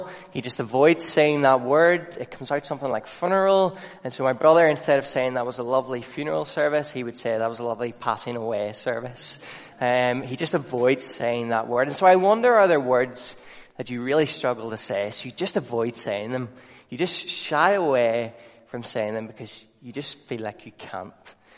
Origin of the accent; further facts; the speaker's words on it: Portadown, Northern Ireland, United Kingdom; I'm not from Ballymena. I'm from a wonderful place called Portadown, center of the universe.